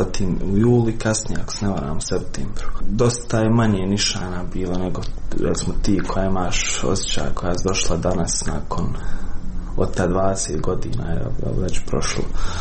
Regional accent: Srebrenica, Republika Srpska, Bosnia & Herzegovina; born there; iako sam rođen u Srebrenici 94. Ne imam sjećanja zapravo na tu ratnu ili priratnu Srebrenicu.

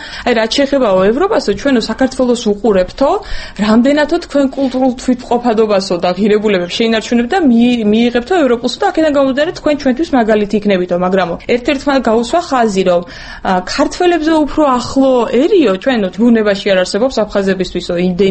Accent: Sukhumi, Abkhazia, Georgia; თბილისიდან ვერ ვიქნები, იმიტომ რომ მე სოხუმელი ვარ

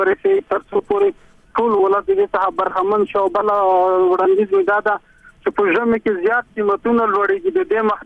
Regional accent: Afghanistan; من افغانیم

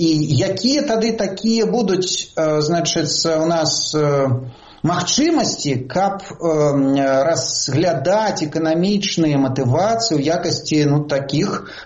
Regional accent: Belarus

